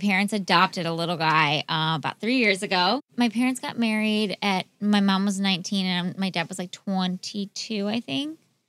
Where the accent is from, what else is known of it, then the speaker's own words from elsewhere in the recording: Cleveland, Ohio, United States; No, so I'm from Cleveland originally. So I grew up in Cleveland, Ohio.